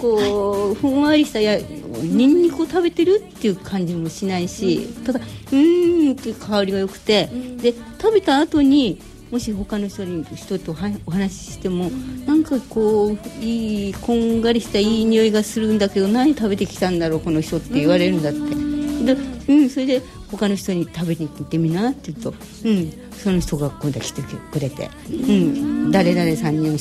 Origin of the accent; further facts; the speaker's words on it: Gunma, Japan; born there; 私群馬なんですね、生まれ